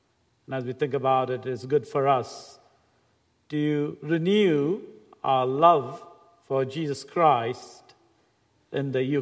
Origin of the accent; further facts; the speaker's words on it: India; And since I'm from India, I want to put things in right perspective.